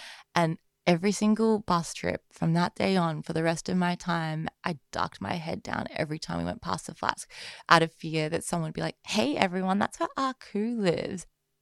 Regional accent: Melbourne, Victoria, Australia; Growing up in Carlton fundamentally has shaped who I am today, and I think it'll continue to shape me for the rest of my life. Born and raised on the Carlton Estate

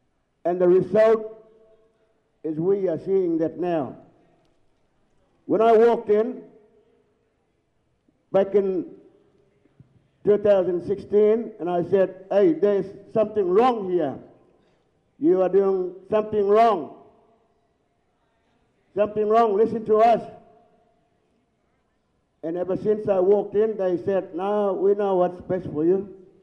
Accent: Northern Territory, Australia; I come from the Yolngamatta speaking mob in the East Arnhem Land.

